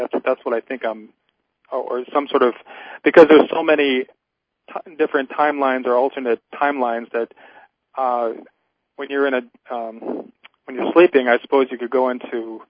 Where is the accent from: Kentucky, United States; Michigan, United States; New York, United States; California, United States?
New York, United States; Buffalo; I'm from Buffalo, New York.